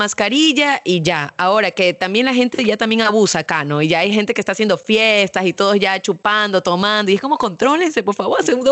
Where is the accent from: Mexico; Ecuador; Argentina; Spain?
Ecuador; me dicen, ¿de dónde eres? Y yo digo de Ecuador. Para empezar, como no ubican mucho nuestro acento, normalmente creen que somos venezolanos.